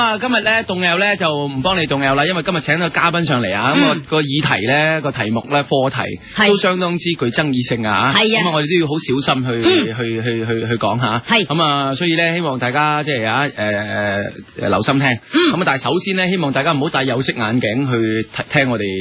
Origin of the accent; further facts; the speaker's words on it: China; 係唔係话我中国人唔敢讲